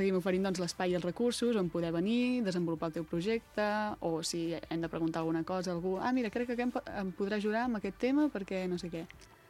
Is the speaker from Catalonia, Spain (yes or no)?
yes; Vilafranca del Penedès, Catalonia, Spain; la majoria ja som de Vilafranca